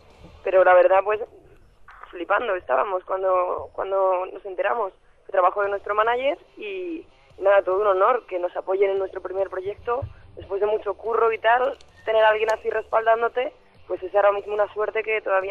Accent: Madrid, Community of Madrid, Spain; somos cuatro chicas de Madrid, llevamos unos 3 años tocando

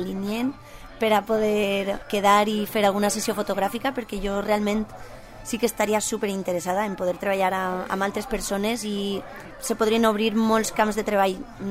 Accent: Valencian Community, Spain; first language Valencian; Normalment els primers textos es escric en valencià, perquè diguem que és la meva llengua materna i és també la llengua que té més arrel per a mi emocional

